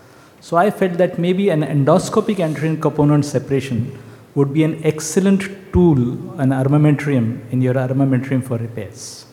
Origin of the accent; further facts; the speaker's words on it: India; from India.